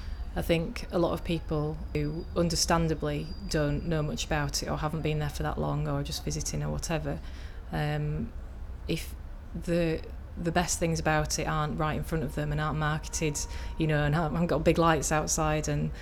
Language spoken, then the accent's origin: English; Bradford, Yorkshire and the Humber, United Kingdom; I'm 27, and I'm from Bradford.